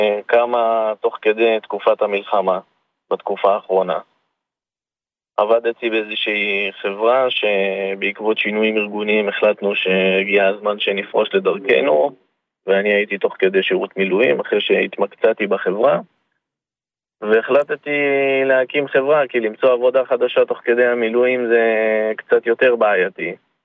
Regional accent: Jerusalem, Jerusalem District, Israel; אני גר בשכונת פסגת זאב בירושלים.

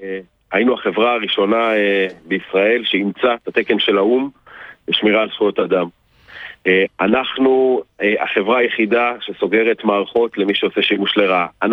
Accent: Haifa, Haifa District, Israel; אני מחיפה.

